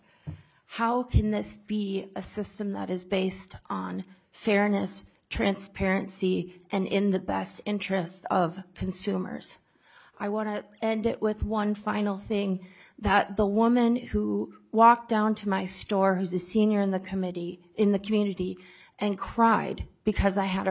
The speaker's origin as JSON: {"language": "English", "town": "New London", "country": "United States", "tie": "born or raised there", "said": "I'm from New London. I'm born, raised, have lived there. I'm a proud farm kid."}